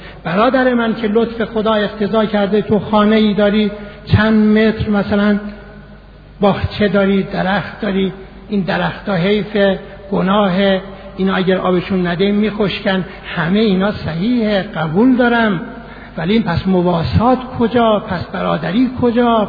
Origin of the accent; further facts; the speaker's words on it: Iran; میگفتم ایران، همچی که میگفتم ایران ایران ایران ایران